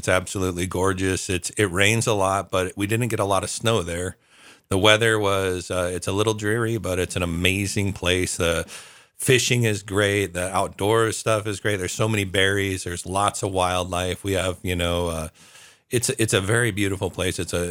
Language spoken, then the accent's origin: English; Alaska, United States; also born or lived in Redding, California; So I lived there my whole childhood